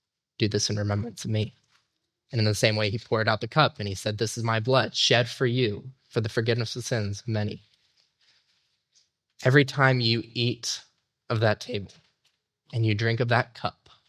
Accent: Salt Lake City, Utah, United States; Now, I grew up in Salt Lake City, Utah, and the church that I grew up in was built by Dutch immigrants

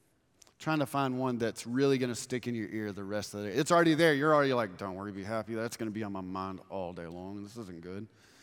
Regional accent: Texas, United States; we turned on the news because we're from Texas, y'all.

